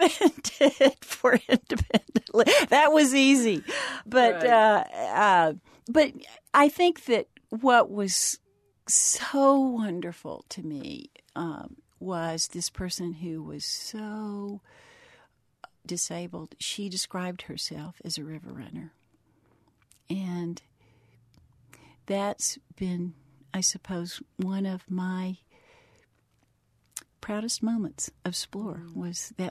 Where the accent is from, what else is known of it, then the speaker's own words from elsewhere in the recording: the South, United States; And, you know, I'm from the South.